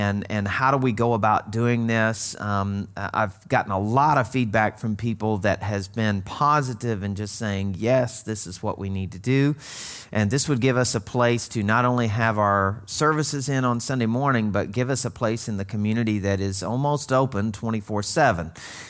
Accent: Arkansas, United States; okay, I'm from Arkansas, I know these things, that is usually a hick phrase, okay?

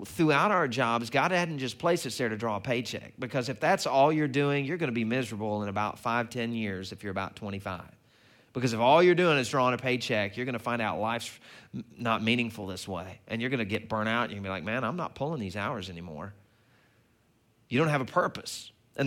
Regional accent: Arkansas, United States; when I was growing up, I grew up in Arkansas, and one of the things down there that they have an abundance of is tons of lakes and rivers and streams

